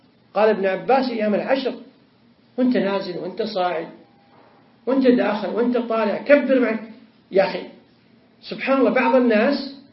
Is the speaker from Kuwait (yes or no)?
yes; Kuwait; حتى بعض الناس يكرر كلمة معروفة عندنا في الكويت